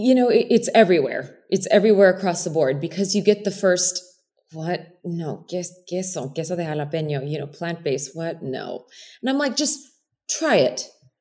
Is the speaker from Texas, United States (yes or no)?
yes; El Paso, Texas, United States; I'm originally from El Paso, as you know, and I was raised by … as an only child there in the Lower Valley, right off Zaragoza and North Loop.